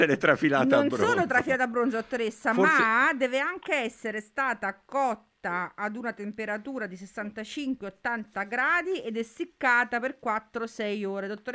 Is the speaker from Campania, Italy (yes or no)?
yes; Naples, Campania, Italy; Da buona napoletana, io questa pasta fredda che ha un basso indice glicemico, la prendo